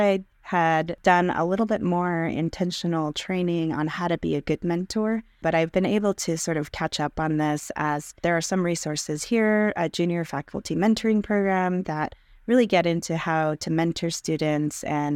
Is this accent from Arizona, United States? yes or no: yes; Arizona, United States; now in Colorado, United States; I grew up in Arizona and in my tribal community in northeastern Arizona, and then went to Arizona State for my undergraduate